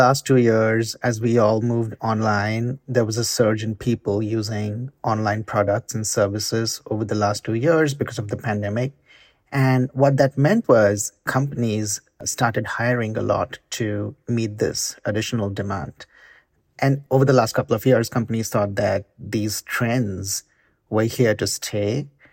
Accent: India; I'm from India, and traditionally studying math and science has just been like the default in my country.

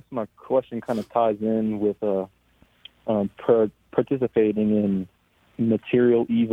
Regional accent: Louisiana, United States; Did you say South Indiana or South Louisiana? Because I'm from South Louisiana.

